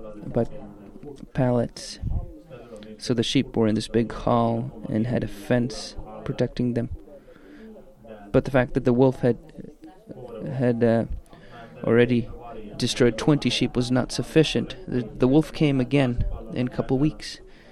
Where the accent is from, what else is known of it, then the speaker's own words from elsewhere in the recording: Äänekoski, Central Finland, Finland; next year they'll be at my hometown in Äänekoski.